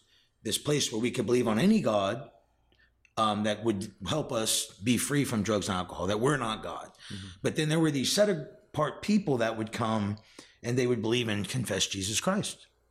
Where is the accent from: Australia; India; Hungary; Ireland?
Hungary; now in United States; You know, we had our family traditions as Roma gypsies. We're gypsies from Hungary. So I am Hungarian. My mom is Italian as well.